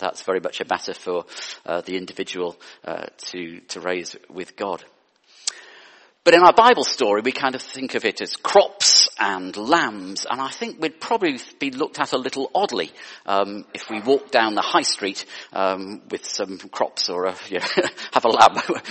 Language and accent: English; North West England, United Kingdom; I grew up in the Lake District